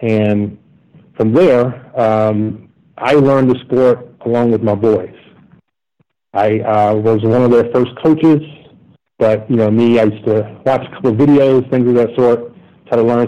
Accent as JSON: {"language": "English", "region": "the South", "country": "United States", "tie": "born or raised there", "lives_now": "Atlanta, United States", "said": "as I grew up in the South, so lacrosse wasn't down there."}